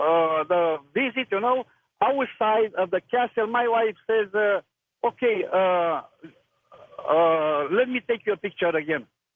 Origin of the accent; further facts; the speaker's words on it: Romania; English is a second language; Okay, I'm from Romania.